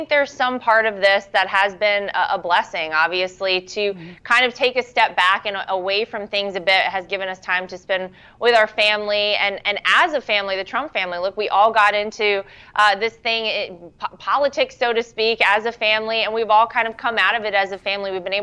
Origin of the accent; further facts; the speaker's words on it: North Carolina, United States; North Carolina is where I was born and raised. My entire family still lives there.